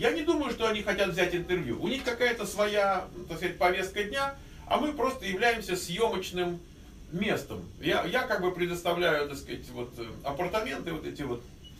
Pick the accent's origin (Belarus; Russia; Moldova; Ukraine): Ukraine; Kyiv; Я из Троещины.